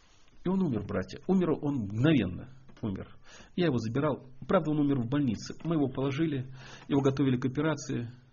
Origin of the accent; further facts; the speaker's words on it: Israel; Я сама вот из Израиля. У меня муж израильтянин.